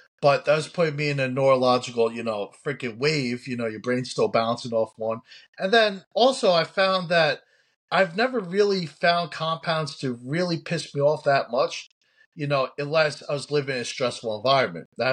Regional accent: New York, United States; I grew up in New York, you know, did boxing, wrestling.

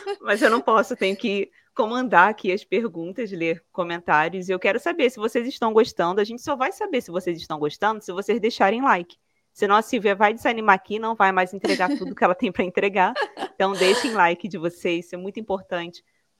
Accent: Rio de Janeiro, Brazil; moved away as an adult; A gente era do Rio de Janeiro, nascido e criado no Rio, ali na capital mesmo.

